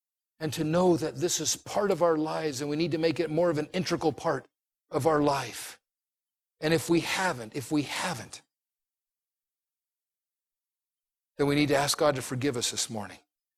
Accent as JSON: {"language": "English", "country": "Puerto Rico", "tie": "born or raised there", "said": "There was a church that I attended growing up in Puerto Rico. It was called the Christian Servicemen Center."}